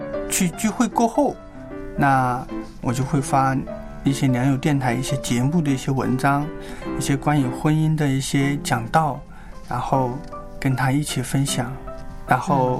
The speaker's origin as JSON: {"language": "Chinese", "region": "Sichuan", "country": "China", "moved": "yes", "said": "也因为我是四川人，我一个人出去打工，去山东也好，来福建也好，任何找工作我都没有身边的亲戚朋友的帮助和陪伴。"}